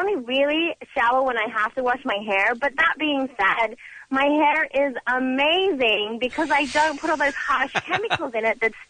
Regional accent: England, United Kingdom; now in United States; So I'm from England originally

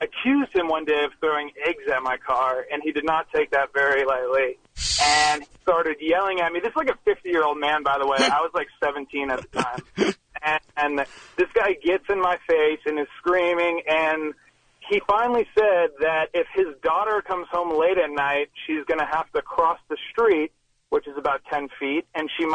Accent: La Crescenta, California, United States; So I'm from La Crescenta, a very small town, residential streets

